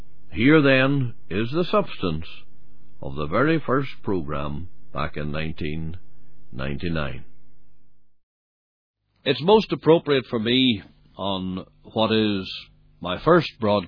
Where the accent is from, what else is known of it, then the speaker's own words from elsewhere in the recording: Belfast, Northern Ireland, United Kingdom; also born or lived in Lisnaskee; I was born outside Lisnaskee in the townland of Kinahy. In the early 1950s, our family moved to Belfast.